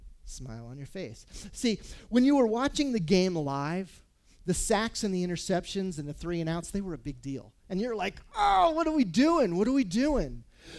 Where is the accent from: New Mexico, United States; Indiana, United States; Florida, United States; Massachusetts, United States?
Florida, United States; Miami; And I'm from Florida. I was born in Miami.